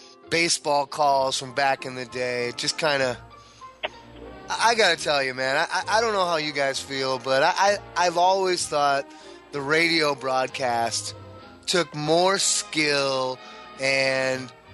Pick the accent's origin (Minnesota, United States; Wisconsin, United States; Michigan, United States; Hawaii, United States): Wisconsin, United States; Milwaukee; They were all over the place, and they were big time when I was growing up in Milwaukee.